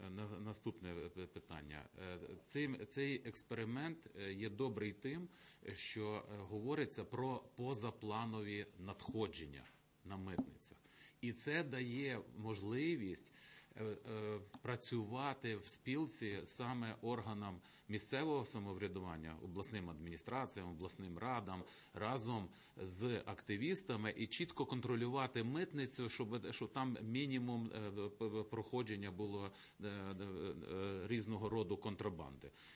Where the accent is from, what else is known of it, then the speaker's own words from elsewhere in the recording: Lviv Oblast, Ukraine; Я сам з Львівщини є приклад